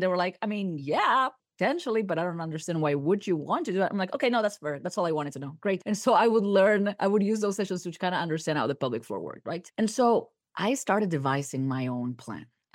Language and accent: English; Argentina; Because I'm from Argentina and we were in Buenos Aires at the time.